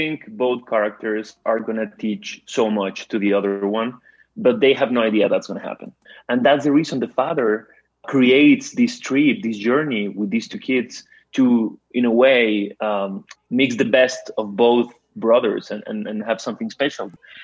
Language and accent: English; Mexico City, Mexico; moved away as an adult; now in Los Angeles, United States; I'm from Mexico City. I've been an actor in Mexico for 20 years. Then I moved to L.A. 5 years ago